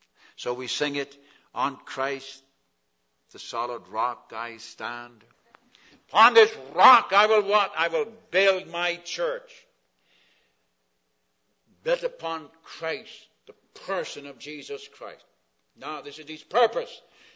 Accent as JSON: {"language": "English", "region": "West Coast", "country": "United States", "said": "Now, I'm from the West Coast. Of course, that's God's country, you know that. West of the Cascades."}